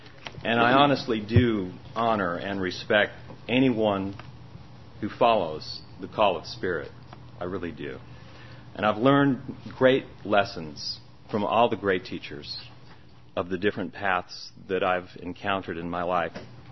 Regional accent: Bayonne, New Jersey, United States; I come from an Irish Catholic family. I was born in Jersey City. People don't like to say that. People don't like to say that in Texas. I grew up in Bayonne, New Jersey.

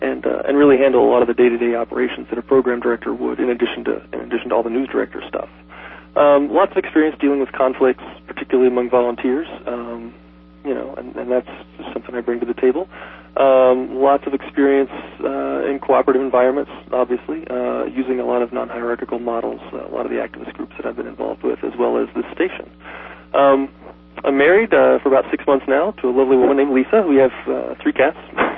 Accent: West Virginia, United States; So anyway, I grew up in West Virginia, and I've been doing some independent media projects since I was 10 years old

